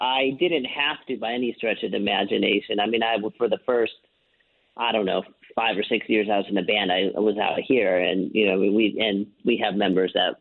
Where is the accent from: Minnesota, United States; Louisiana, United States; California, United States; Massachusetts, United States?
California, United States; Los Angeles; also born or lived in Chicago; Yeah, and that's my hometown. I mean, I was born and raised here